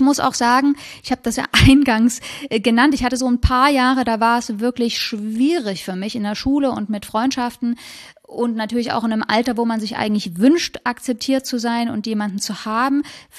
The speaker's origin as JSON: {"language": "German", "town": "Leipzig", "region": "Saxony", "country": "Germany", "tie": "born there", "said": "in Leipzig"}